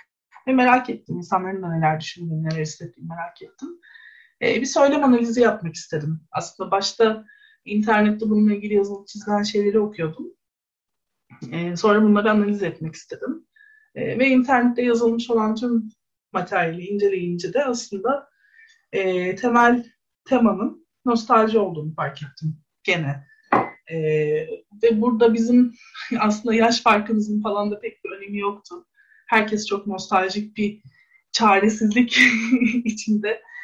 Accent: Bostancı, Istanbul, Turkey; Bir şekilde Kadıköy'de doğmuş olmak, İşte Bostancı'da doğdum, Bostancı'da yaşadım. Sonra çocukluğumdan itibaren hep aynı yerlerde bir şekilde Kadıköy'ün çeşitli semtlerinde işte okula gitmek, yaşamak

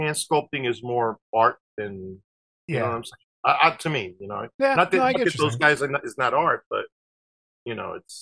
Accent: New Jersey, United States; Well, I was born in Jersey. I grew up here, but my parents are from Argentina.

